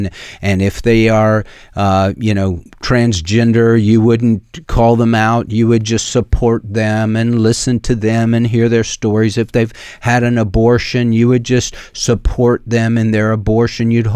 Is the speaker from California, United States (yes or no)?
yes; Los Altos, California, United States; I grew up in California, in Los Altos, California, which is fairly close to San Jose and Stanford